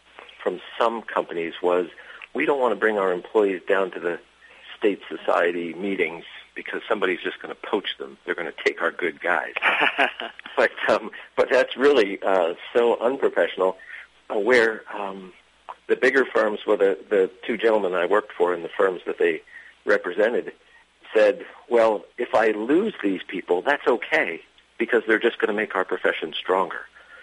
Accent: New Jersey, United States; the people from West Virginia gave me a hard time because I don't sound like I'm from New Jersey. But I truly was born and raised here.

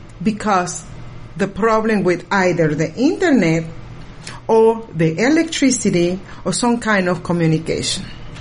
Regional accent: United States; And we as an American, we don't understand in the fully meaning

